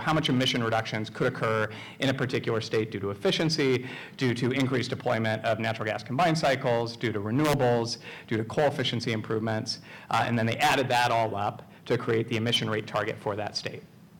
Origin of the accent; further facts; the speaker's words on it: Wyoming, United States; largely concentrated in my home state of Wyoming, which mines 40-50% of the country's coal